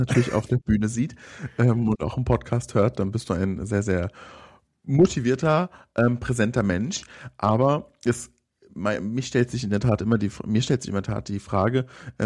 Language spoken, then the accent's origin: German; Hesse, Germany; jetzt komme ich aus Hessen